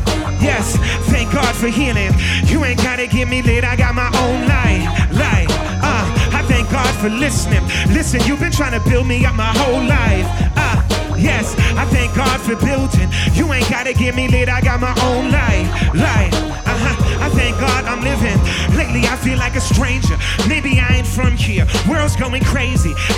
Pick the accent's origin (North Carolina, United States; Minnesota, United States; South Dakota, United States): Minnesota, United States; Minneapolis; I'm from Minneapolis, Minnesota, from the Rhymesayers crew.